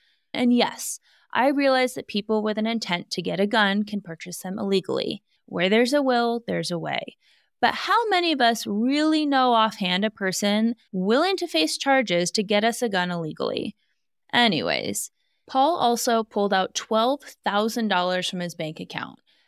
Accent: Alaska, United States; let me just remind you, I grew up in Alaska. I grew up around guns not only as a safety measure to protect your home, but because most of the wildlife in Alaska can kill you.

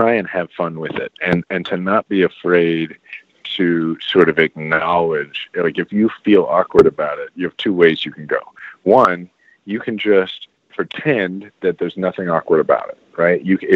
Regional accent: Kansas City, Missouri, United States; I'm actually from Kansas City, Missouri

